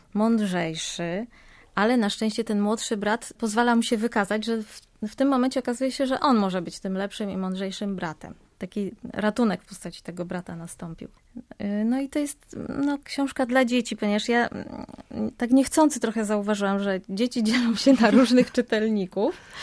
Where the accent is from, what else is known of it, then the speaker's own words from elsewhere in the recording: Gdańsk, Pomeranian Voivodeship, Poland; A ponieważ ja też jestem z Gdańska